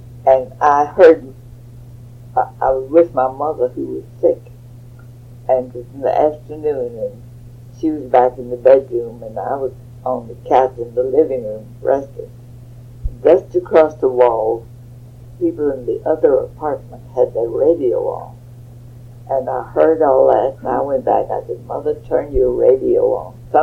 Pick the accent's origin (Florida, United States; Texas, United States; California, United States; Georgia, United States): Texas, United States; Beeville; I grew up in Beeville. My daddy had a store, and a dry goods store, well, more of a general store.